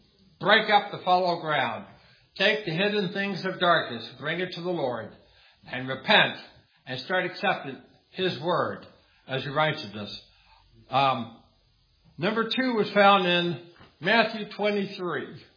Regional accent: England, United Kingdom; born there; I was born in England. I can't change that. That's where I was born.

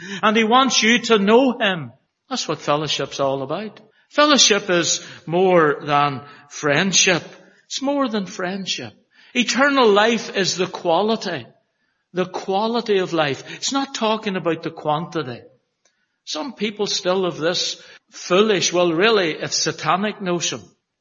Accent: Northern Ireland, United Kingdom; Is our fellowship because we're from Northern Ireland?

